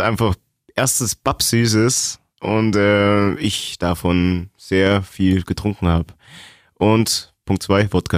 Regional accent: East Germany, Germany; Ich bin Ossi, wie gesagt.

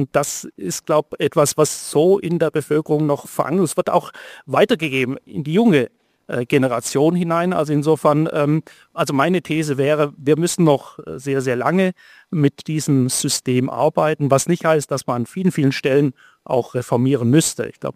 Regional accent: Tübingen, Baden-Württemberg, Germany; ich komme ja aus Tübingen.

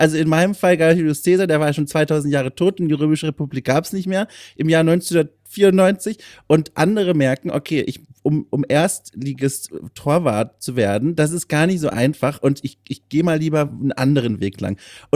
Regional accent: Bavaria, Germany; Ich komme ja aus Franken, aus Süddeutschland, und dort gibt es dieses Problem, schon wieder in so ein Wort mit P. Ich kann P's und B Ws nicht korrekt aussprechen.

